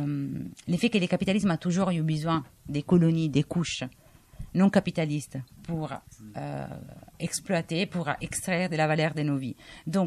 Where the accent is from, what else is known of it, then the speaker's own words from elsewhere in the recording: Italy; moi je le sens parce qu'en tant qu'italienne